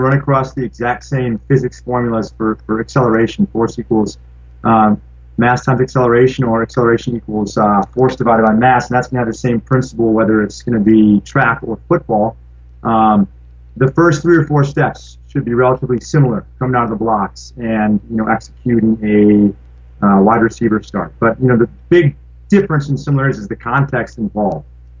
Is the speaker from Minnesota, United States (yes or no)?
no; Waukesha, Wisconsin, United States; I grew up in the Waukesha area.